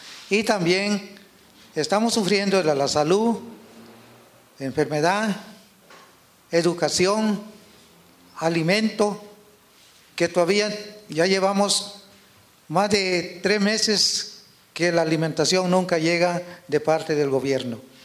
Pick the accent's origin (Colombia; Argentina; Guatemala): Guatemala; nosotros como ciudadanos guatemaltecos tenemos derecho a un pedazo de tierra para poder cultivarla.